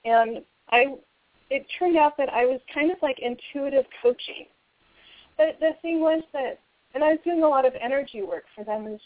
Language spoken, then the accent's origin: English; California, United States; And so I grew up in Marin County in California.